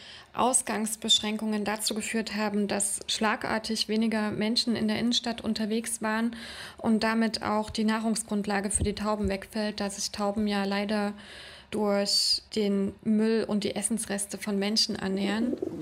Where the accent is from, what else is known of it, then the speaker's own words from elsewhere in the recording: Leipzig, Saxony, Germany; ich komme aus Leipzig und ich füttere Stadttauben.